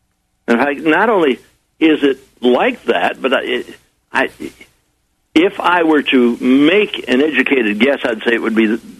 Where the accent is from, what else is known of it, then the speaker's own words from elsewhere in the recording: United States; I said, why not? I'm an American.